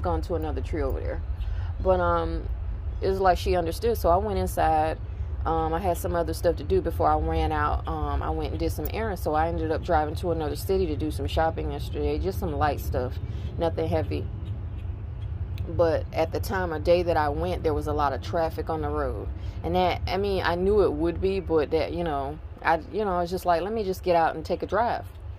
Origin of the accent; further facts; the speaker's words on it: Myrtle Beach, South Carolina, United States; also born or lived in Columbia area; I was born in Myrtle Beach and lived there for the first decade of my life. Then we came here. A little bit further inland.